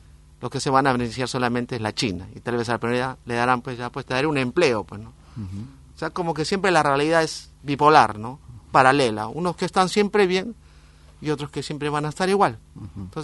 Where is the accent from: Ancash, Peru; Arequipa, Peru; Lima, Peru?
Lima, Peru; Soy originario de Lima, del distrito de Miraflores.